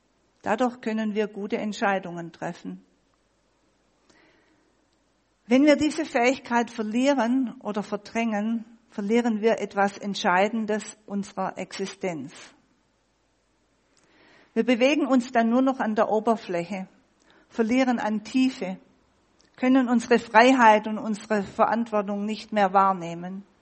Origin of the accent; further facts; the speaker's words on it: Baden-Württemberg, Germany; Ich bin Schwabe und ein Schwabe verschleudert nichts.